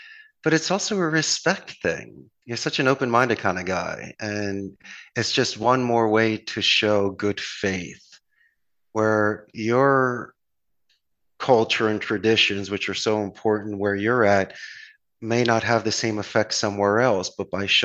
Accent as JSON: {"language": "English", "town": "Philadelphia", "region": "Pennsylvania", "country": "United States", "said": "And even because you're Canadian and I'm from Philly, even let you skin your knee every now and again."}